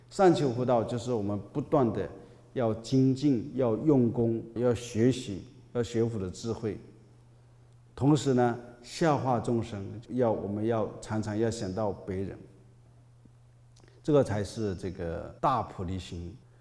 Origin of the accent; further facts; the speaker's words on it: China; 因为我们中国人是大乘根器